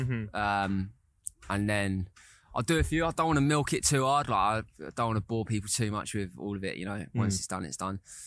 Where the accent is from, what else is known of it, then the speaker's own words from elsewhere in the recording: United Kingdom; we, as British people, we just love to moan about the UK, like the weather shit, people shit, whatever.